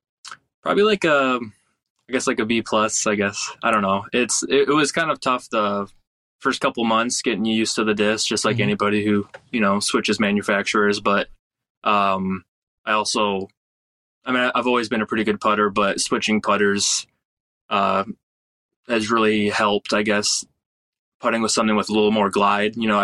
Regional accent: Michigan, United States; I've been with them for a while back in my home state of Michigan.

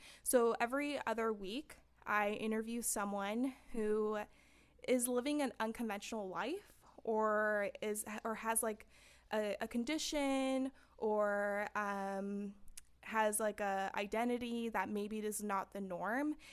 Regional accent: San Fernando, California, United States; growing up, I grew up in, I'm from San Fernando, and, you know, we didn't have people going to college.

